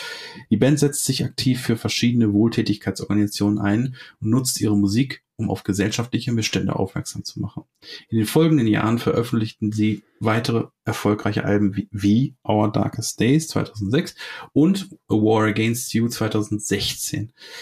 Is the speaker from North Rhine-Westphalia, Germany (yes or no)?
yes; Meerbusch, North Rhine-Westphalia, Germany; Im Endeffekt ist das von meiner Heimatstadt, also in Meerbusch, also wo ich eigentlich herkomme, ist es gar nicht so weit entfernt.